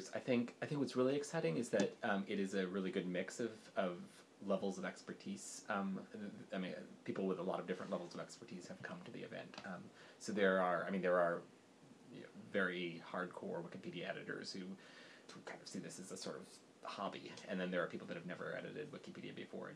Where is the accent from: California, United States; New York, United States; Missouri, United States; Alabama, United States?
Missouri, United States; St. Louis; also born or lived in Maryland; I came from the University of Maryland. I grew up in St. Louis, but okay. I came from a more scholarly sort of life in Maryland.